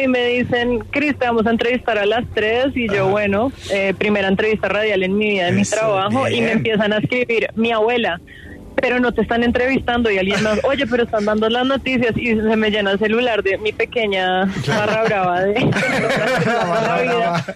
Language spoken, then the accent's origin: Spanish; Colombia; que compartamos esto todos como colombianos allá.